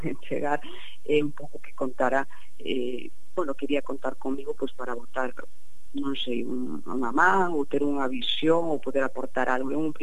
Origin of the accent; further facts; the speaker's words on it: Santiago de Compostela, Galicia, Spain; eu son de Santiago, ademais podería ter coñecido, non?